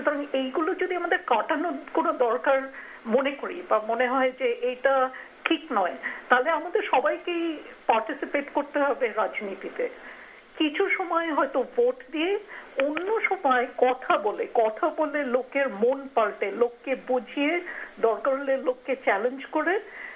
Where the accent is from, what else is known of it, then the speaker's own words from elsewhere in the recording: Kolkata, West Bengal, India; আমি যদিও কলকাতায় মানুষ হয়েছি, আমার বাবা মারা আনডিভাইডেড বেঙ্গলের মানুষ ছিলেন